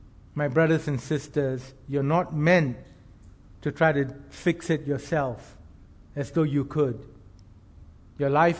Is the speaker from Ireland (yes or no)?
no; Singapore; when I was really young, growing up in Singapore at school, I think I was 6 or 7